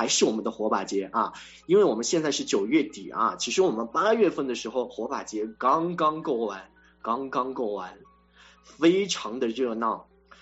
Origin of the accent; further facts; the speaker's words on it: Chuxiong, Yunnan, China; 我们楚雄的少数民族有80多万啊